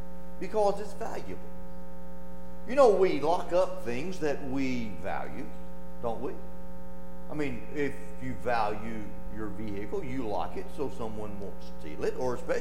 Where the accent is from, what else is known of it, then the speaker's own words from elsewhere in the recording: Sulphur Springs, Arkansas, United States; Back where I was growing up in Sulphur Springs, Arkansas, there was nothing to fear.